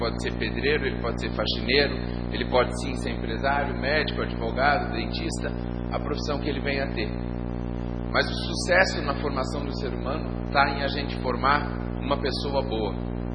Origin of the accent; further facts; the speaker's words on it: Curitiba, Paraná, Brazil; now in Fama, Brazil; Eu vim de Curitiba e me casei com aquela mulher maravilhosa ali, e fui morar em Fama